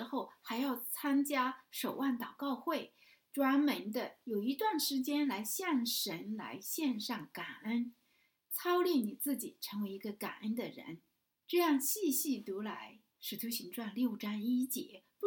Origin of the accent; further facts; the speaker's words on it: China; 反正我不知道别的民族，我们中国人很会讲闲话的，很会在背后议论的